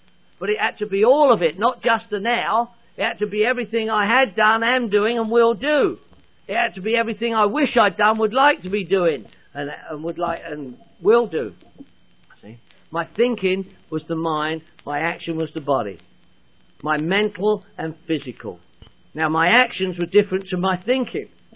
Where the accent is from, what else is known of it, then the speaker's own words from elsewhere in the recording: London, United Kingdom; I'm from London, England.